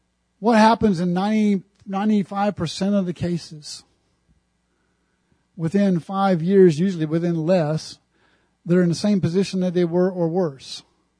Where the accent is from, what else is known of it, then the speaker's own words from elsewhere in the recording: Illinois, United States; also born or lived in Texas; But growing up in Central Illinois, I only knew one black young man.